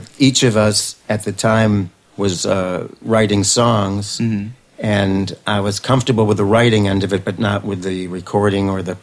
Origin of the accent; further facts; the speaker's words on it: Chicago, Illinois, United States; I grew up in the north suburbs, Chicago, and … were my first biggest influence.